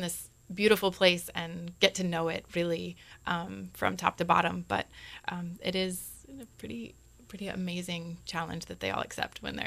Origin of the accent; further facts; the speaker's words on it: Chesapeake Bay, United States; it was growing up on the Chesapeake Bay, and the critters that lived in the oceans were the things that were at the end of the bay.